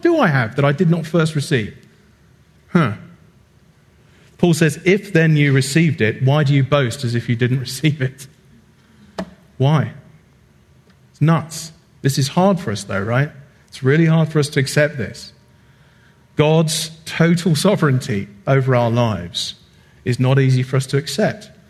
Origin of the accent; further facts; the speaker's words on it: United Kingdom; Take it from a very disgruntled man who's still just getting over the 4th of July. As a British man, that's tough, let me tell you.